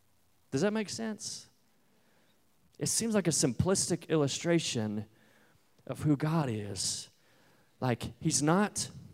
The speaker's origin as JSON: {"language": "English", "region": "Kansas", "country": "United States", "said": "You know, I'm from Kansas. I know what a white-tailed deer looks like"}